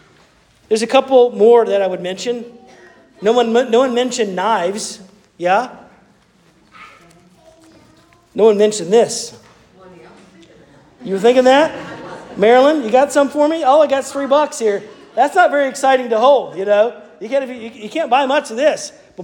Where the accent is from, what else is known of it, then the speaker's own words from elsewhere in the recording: the South, United States; When I was a young man growing up in the South, you would almost offend someone if you were to ask them, are you a Christian?